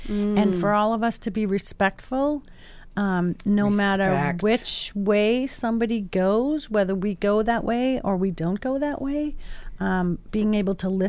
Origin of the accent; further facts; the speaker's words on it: Massachusetts, United States; I grew up here in Massachusetts.